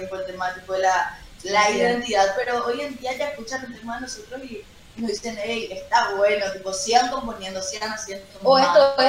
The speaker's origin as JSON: {"language": "Spanish", "country": "Paraguay", "said": "nos ayudan también como paraguayos, ahora que no tenemos una industria musical"}